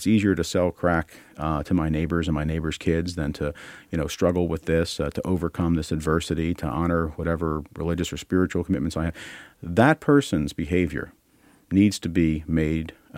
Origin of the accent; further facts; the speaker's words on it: Philadelphia, Pennsylvania, United States; In the city of Philadelphia, which is my hometown, the city I know and love best